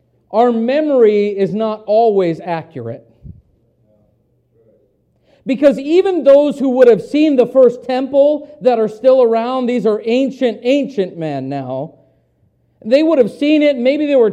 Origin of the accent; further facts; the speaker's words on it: United States; It's true of me as an American, as I look back even at the nation that I grew up in compared to what we have today.